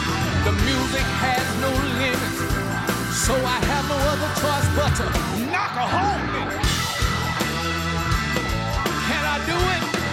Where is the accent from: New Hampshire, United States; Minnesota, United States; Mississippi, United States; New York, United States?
Mississippi, United States; This born and raised in Mississippi, around a lot of great musicians, gave me my drive.